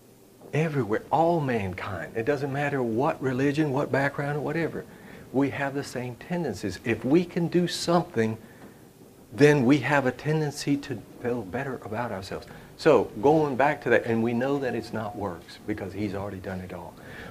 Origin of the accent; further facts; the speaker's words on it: Puerto Rico; I was born Catholic in Puerto Rico, where I'm from